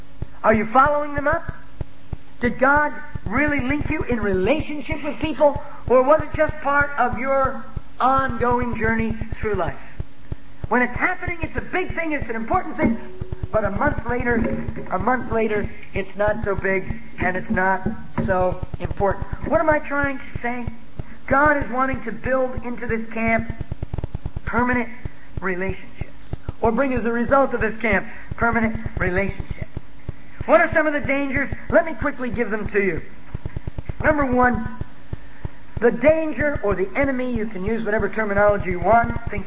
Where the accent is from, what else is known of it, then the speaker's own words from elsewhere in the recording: United States; I just stood there and wept as an American who, as a young man, was so totally ignorant of my own culture